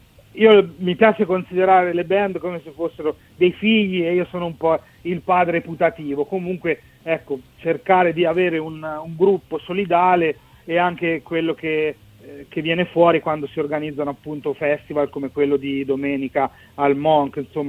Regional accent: Milan, Lombardy, Italy; Sono di Milano.

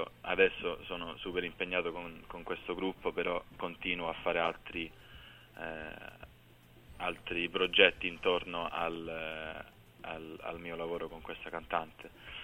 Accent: London, United Kingdom; Sì, io sono nato e cresciuto a Londra ed è stato sempre... un paio di anni, proprio picco, forse all'asilo sono stato a Roma, però nato e cresciuto a Londra

